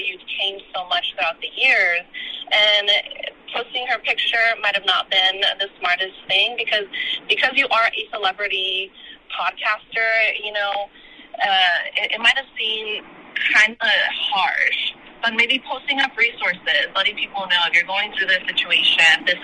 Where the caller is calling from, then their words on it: Phoenix, Arizona, United States; I'm calling you from Phoenix, Arizona.